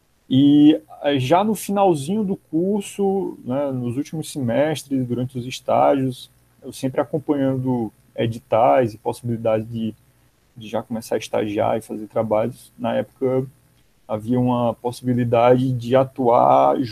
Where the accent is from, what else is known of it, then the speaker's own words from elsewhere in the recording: Teresina, Piauí, Brazil; Sou piauiense, sou de Teresina. Né? Sou neto de vaqueiro.